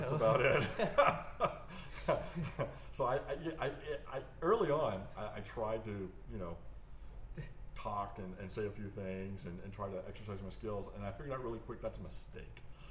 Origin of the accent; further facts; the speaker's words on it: Alabama, United States; I grew up in Alabama. I mean, if we had fish, it was catfish, and we fried it, and that was it.